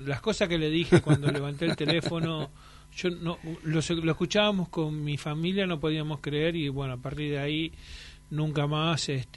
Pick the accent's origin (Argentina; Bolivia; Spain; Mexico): Argentina; Buenos Aires; anduvo ahí todo por Flores Floresta, yo soy de Floresta.